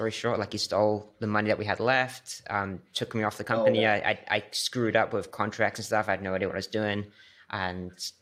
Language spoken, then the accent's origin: English; Corby, East Midlands, United Kingdom; I'm from, my hometown's called Corby. It's like a really boring town. Everyone works in factories, stuff like that in Northamptonshire.